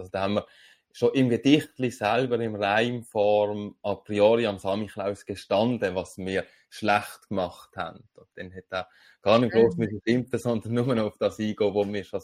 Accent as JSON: {"language": "German", "region": "Northwestern Switzerland", "country": "Switzerland", "tie": "born or raised there", "said": "ich bin ja in der Nordwestschweiz aufgewachsen, wo es ein bisschen wärmer ist, auch noch am 6. Dezember"}